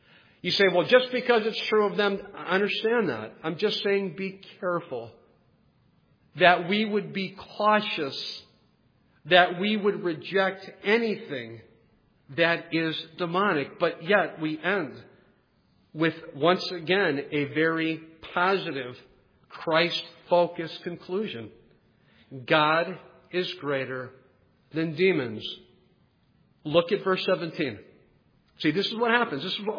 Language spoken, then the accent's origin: English; Ohio, United States; He's from Michigan. I'm from Ohio.